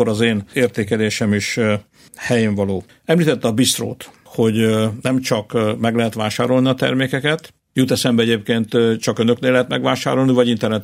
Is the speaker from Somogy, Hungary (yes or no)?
no; Csorna, Győr-Moson-Sopron, Hungary; born there; Tehát a tehenek, és akkor még az én szülővárosom a Csornán három felé mentek.